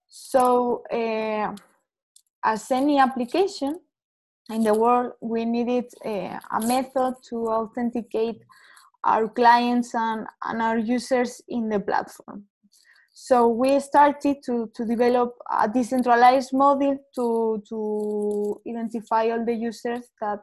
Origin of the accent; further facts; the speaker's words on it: Madrid, Community of Madrid, Spain; I'm from Madrid, so for me, good afternoon.